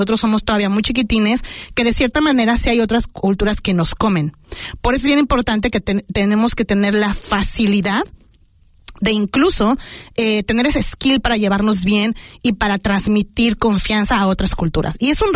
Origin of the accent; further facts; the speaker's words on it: Mexico; now in New Zealand; otros migrantes como yo, podría ser que ya tengo una ciudadanía, pero que soy mexicana